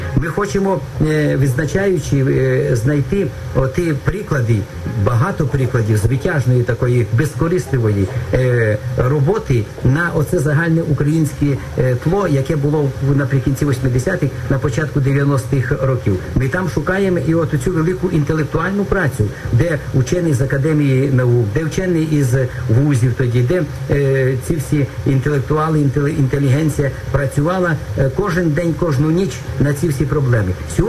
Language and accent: Ukrainian; Zhytomyr Oblast, Ukraine; Так, а я із Житомирської області.